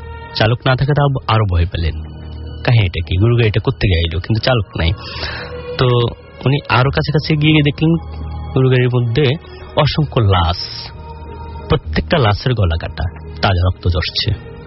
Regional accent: Noakhali, Chittagong Division, Bangladesh; আমি নোয়াখালী থেকে আসছি।

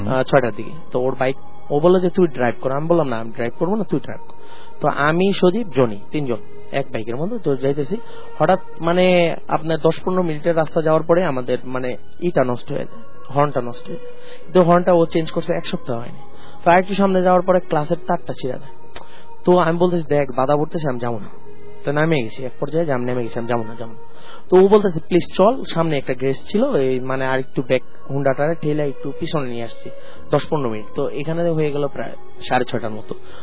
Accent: Narayanganj, Dhaka Division, Bangladesh; নারায়ণগঞ্জ থেকে আসছি।

